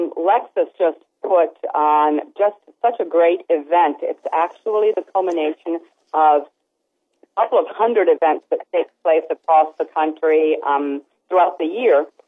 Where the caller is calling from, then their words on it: Connecticut, United States; I am calling from Connecticut, so that may explain it.